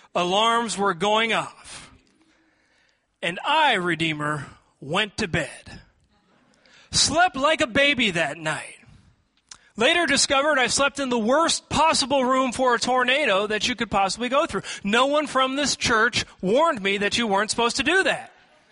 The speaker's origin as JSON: {"language": "English", "town": "Seattle", "region": "Washington", "country": "United States", "tie": "born or raised there", "moved": "yes", "lives_now": "Texas, United States", "said": "When I grew up in Seattle, I was ready for said natural disasters that occur in Seattle."}